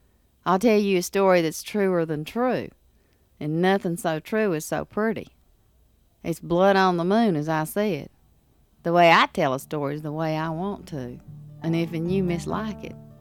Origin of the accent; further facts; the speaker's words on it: Appalachian South, United States; No, because, see, I'm from the Appalachian South. It is completely different.